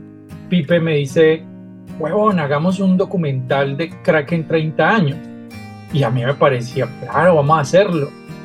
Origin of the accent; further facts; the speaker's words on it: Cali, Valle del Cauca, Colombia; soy caleño, nací en Cali, sin embargo, mis padres son digamos, de Antioquia, en particular de Medellín. Toda la familia de mi madre vive en Medellín todavía